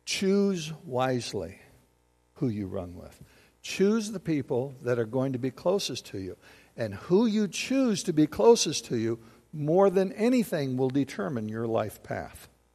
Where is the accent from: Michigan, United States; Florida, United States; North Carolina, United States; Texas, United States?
Michigan, United States; Battle Creek; I grew up in Battle Creek in a city, but it's like, come on, my mom gave me some common sense.